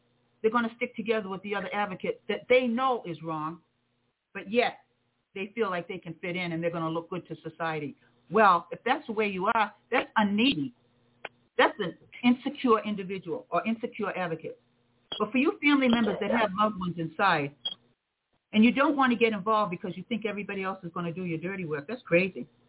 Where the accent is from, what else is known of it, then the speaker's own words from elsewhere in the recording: United States; I was born and raised in America.